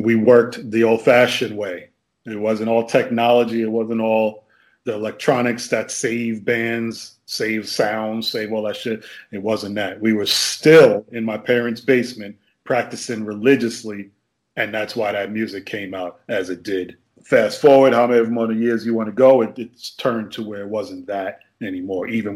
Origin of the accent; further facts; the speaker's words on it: Bronx, New York, United States; I was born in the Bronx and grew up and came through.